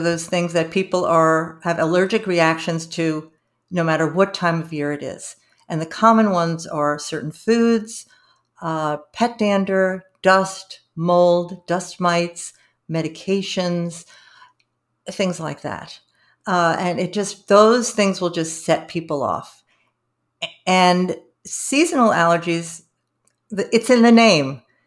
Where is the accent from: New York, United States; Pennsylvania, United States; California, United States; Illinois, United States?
New York, United States; And I grew up in New York and I had terrible hay fever and allergy to cats.